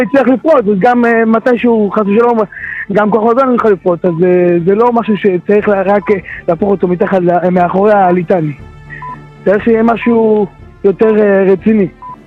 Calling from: Ashdod, Southern District, Israel; אני מאשדוד.

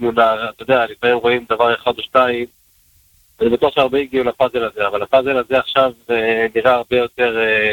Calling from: Jerusalem District, Israel; ברוך השם, אני אזור ירושלים.

